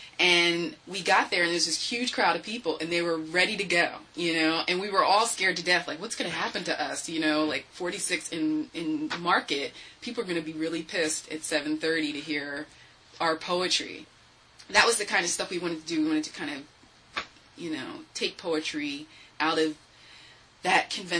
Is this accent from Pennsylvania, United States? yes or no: yes; Germantown, Pennsylvania, United States; born there; because I was born there. I didn't grow up there, but I was born in Germantown Hospital.